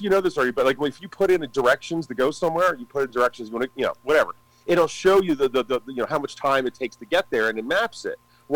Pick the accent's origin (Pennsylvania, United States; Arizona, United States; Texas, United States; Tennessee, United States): Pennsylvania, United States; Philadelphia; I mean, I come from Philadelphia, so I always think of Philly and New York and all these big cities.